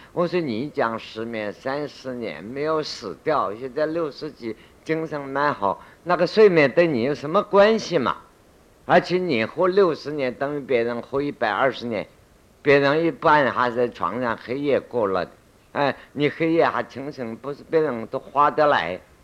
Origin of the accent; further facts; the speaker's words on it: China; 就是我们中国人能讲中文，这个不是婴儿先天带来，也是第六意识加上。